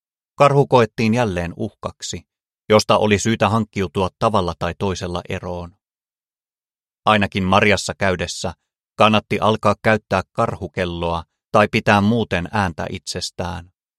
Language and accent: Finnish; South Karelia, Finland; Lapsuuteni Etelä-Karjalassa en ollut missään tekemisissä karhun kanssa